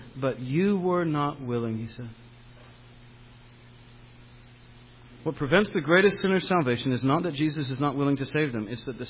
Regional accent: Columbus, Ohio, United States; I went back to my old neighborhood where I grew up in Columbus, Ohio last year.

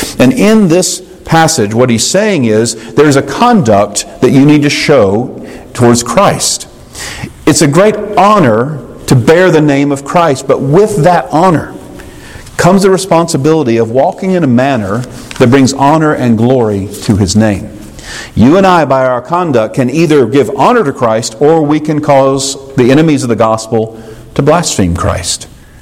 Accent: Powder Springs, Georgia, United States; I grew up in Powder Springs. My parents lived in Powder Springs from the moment I was born.

